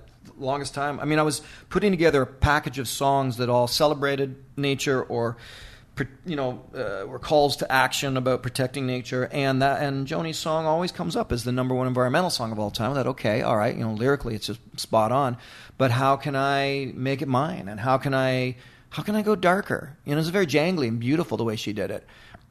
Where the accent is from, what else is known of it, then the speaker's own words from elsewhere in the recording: Canada; I have to. I'm Canadian.